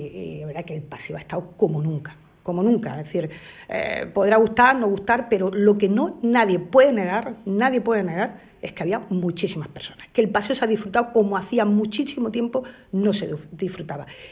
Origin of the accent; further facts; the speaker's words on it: Almería, Andalusia, Spain; somos almerienses de a pie también